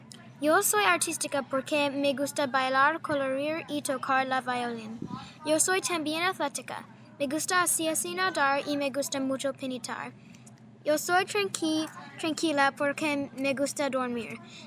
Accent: Atlanta, Georgia, United States; Spanish is a second language; yo soy de Atlanta.

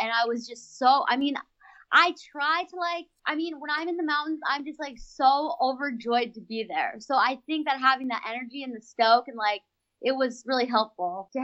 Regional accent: Rochester, Minnesota, United States; In Rochester. It's in the southeast corner.

